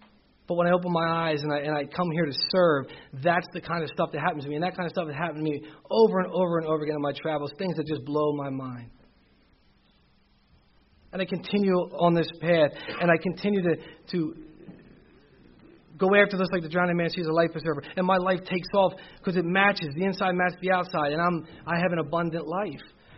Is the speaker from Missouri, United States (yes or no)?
no; Philadelphia, Pennsylvania, United States; Because we're from Philly. We understand how it works.